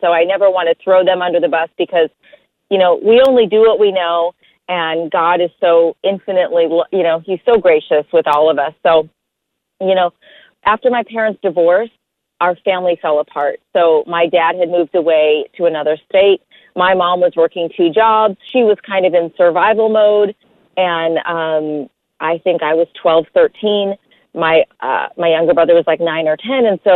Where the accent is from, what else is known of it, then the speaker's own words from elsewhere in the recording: Illinois, United States; athlete growing up in the cornfields of a small town outside of Chicago. So acting wasn't cool back where I was raised in Chicago.